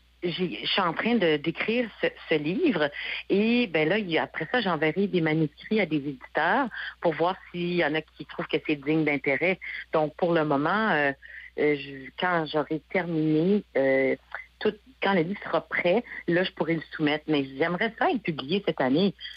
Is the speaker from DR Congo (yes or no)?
no; Montreal, Quebec, Canada; moi, je viens de la communauté anglophone de Montréal. Là, j'ai été élevée dans le West Island, dans la partie ouest de Montréal. Donc, j'étais jeune avec des anglophones puis des francophones.